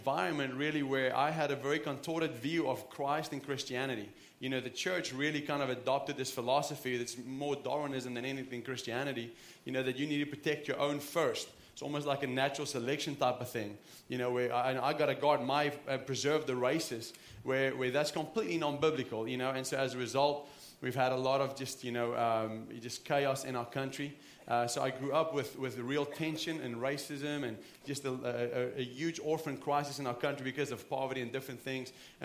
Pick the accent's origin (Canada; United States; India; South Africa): South Africa; first language Afrikaans; English is a second language; You may know I'm from South Africa, but you know, I was born in South Africa to an Afrikaans family